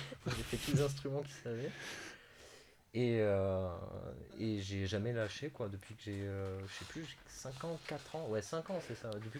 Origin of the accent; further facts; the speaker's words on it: Valréas, Provence-Alpes-Côte d'Azur, France; Je suis originaire d'ici, du coup, de Valréas. Je suis né ici il y a maintenant 22 ans.